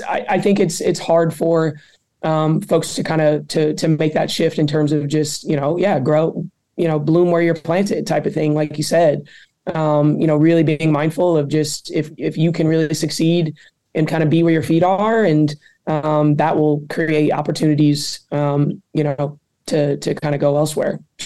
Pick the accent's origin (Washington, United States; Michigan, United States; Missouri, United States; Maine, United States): Michigan, United States; Detroit; I'm from Detroit, so it's just who I am, blue collar, gritty